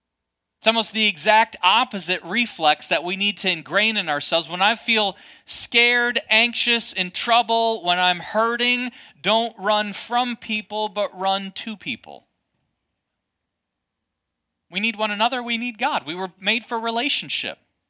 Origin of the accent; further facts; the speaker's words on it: United States; I grew up on Lake Michigan.